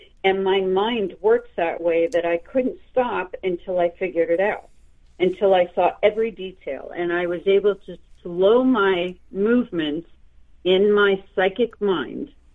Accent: Pennsylvania, United States; I'm not saying because I have stalkers, but let's say central.

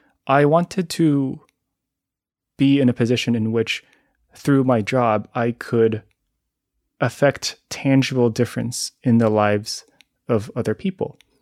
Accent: Taiwan; I grew up in Taiwan as a third culture kid, having been really fortunate to receive a mixed Mandarin and English language education.

